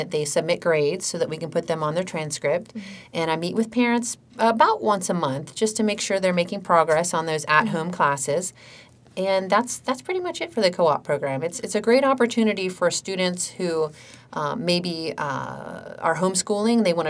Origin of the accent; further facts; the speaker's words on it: Ohio, United States; I grew up in Fairfield County. Mm-hmm. In fact, I spent all my schooling at Fairfield Union, graduated from Fairfield Union.